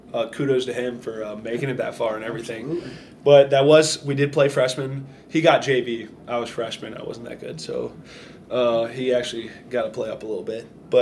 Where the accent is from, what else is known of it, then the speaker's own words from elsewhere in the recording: Louisville, Kentucky, United States; Yeah, so Louisville was fun. I have a sister.